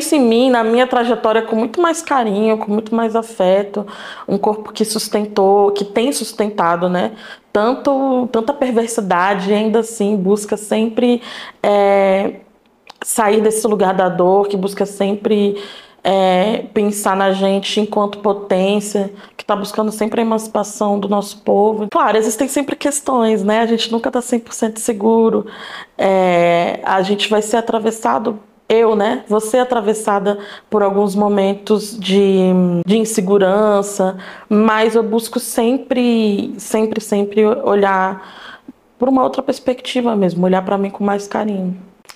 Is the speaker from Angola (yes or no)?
no; Rio de Janeiro, Brazil; born there; Eu nasci lá, nasci no Rio. É, minha família é toda de Santa Cruz, de um bairro que se chama Antares. É uma favela, na verdade, que se chama Antares, uma comunidade.